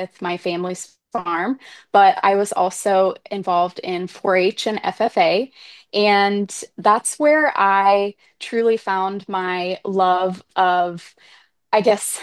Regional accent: Ohio, United States; I grew up in South Central Ohio on my family's purebred limousine and Limflex cattle operation.

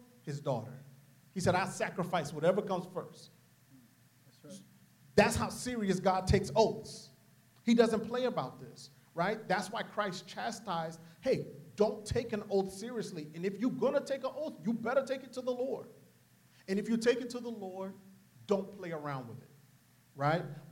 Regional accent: New Orleans, Louisiana, United States; And I'm from New Orleans, right? So seeing voodoo practice and seeing the witch doctors and all that kind of stuff, that's not like a outer realm.

